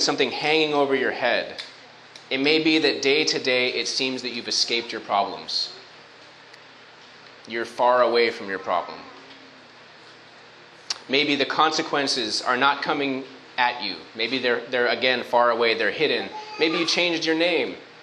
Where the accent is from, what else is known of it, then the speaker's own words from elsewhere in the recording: Philippines; As a third culture kid growing up in the Philippines